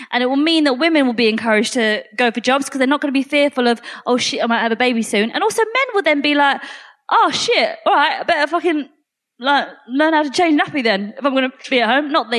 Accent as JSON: {"language": "English", "region": "England", "country": "United Kingdom", "said": "I've been going like, I'm British, I'm not Polish, I'm British."}